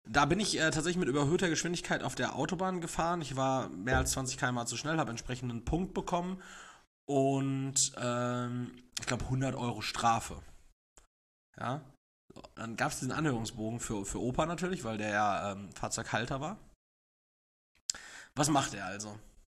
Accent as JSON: {"language": "German", "country": "Austria", "said": "Bei uns in Österreich sind die Blitzer nur auf der Kennzeichen, also nicht Gesicht."}